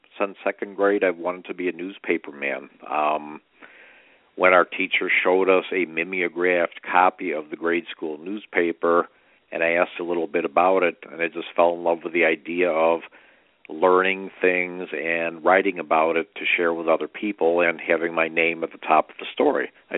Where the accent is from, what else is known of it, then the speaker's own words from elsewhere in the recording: Illinois, United States; accent: Chicago; now in Naperville, United States; growing up in and around the Chicago area. So you can hear that probably in my Chicago accent